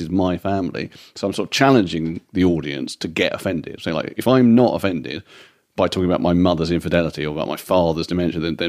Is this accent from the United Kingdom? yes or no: yes; England, United Kingdom; now in -; I'm Jewish. My mum's a refugee from Nazism or whatever. I'm not in any way. My dad's Welsh, but I feel overall English.